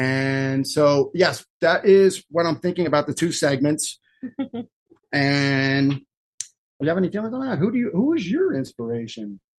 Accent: United States; I'm an American. I love my country more than I can tell you.

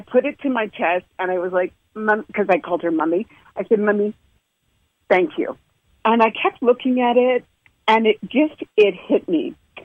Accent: Canada; moved away as an adult; now in United States; I'm from Canada originally, and about 8 years ago, we were moving here to California, to Northern California, just outside of San Francisco.

